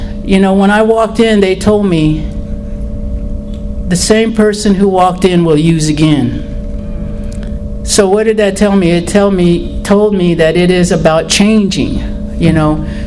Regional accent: Florida, United States; I grew up in the Everglades, around and near the Everglades. My father's people, my mother's people.

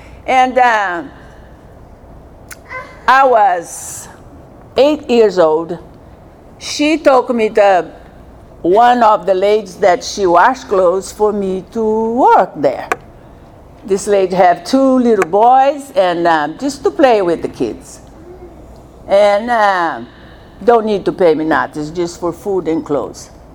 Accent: Brazil; I'm from Brazil. I was born on a very poor family.

